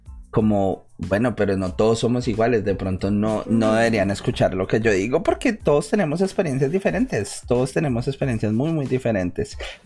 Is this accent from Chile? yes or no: no; Colombia; nosotros que venimos de Latinoamérica, siempre la televisión fue como muy inalcanzable.